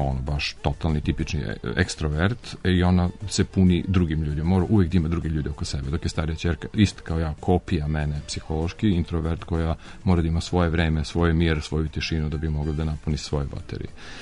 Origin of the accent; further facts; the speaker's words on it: Smederevo, Šumadija and Western Serbia, Serbia; now in Belgrade, Serbia; Radio Smederevo, u mom rodnom gradu. Pre nego što sam prešao u Beograd, profesionalno preselio se i profesionalno i lično da živim u Beogradu, jer sam pre toga, pre posla u radiju, studirao faktički u Beogradu.